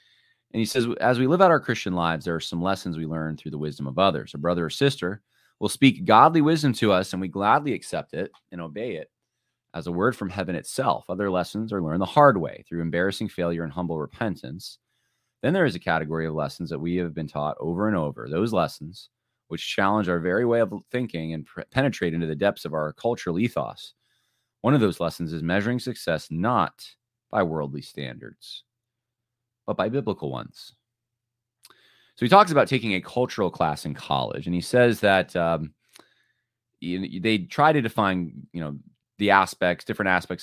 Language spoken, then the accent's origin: English; New York, United States; I mean, culturally, I'm not really that New York, but they're definitely growing up here.